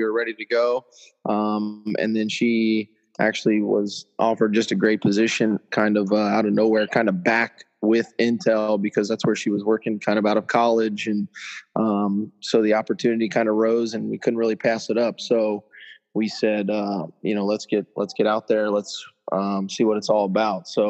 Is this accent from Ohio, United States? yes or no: yes; Cincinnati, Ohio, United States; now in Arizona, United States; So I'm currently in Arizona. I grew up in Cincinnati, Ohio.